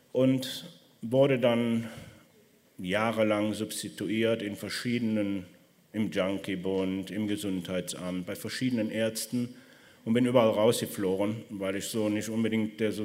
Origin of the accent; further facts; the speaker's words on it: Cologne, North Rhine-Westphalia, Germany; das ist so ein Drogenumschlagplatz bei uns in Köln. Ich bin Kölsche Jung